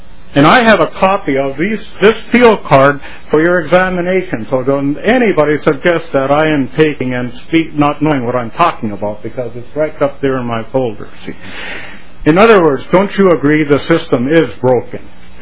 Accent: Wolf Lake Township, Minnesota, United States; I'm from Becker County, Wolf Lake Township.

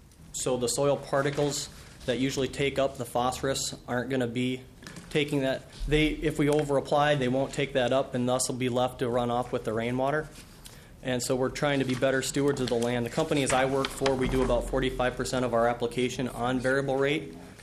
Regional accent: Jackson, Minnesota, United States; Mr. Chairman … I'm from Jackson, Minnesota.

